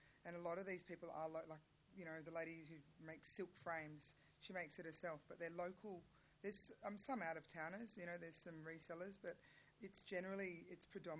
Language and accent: English; Sydney, New South Wales, Australia; now in Wollongong, Australia; I'm from Sydney originally, and I live in Wollongong, I live in Mangaton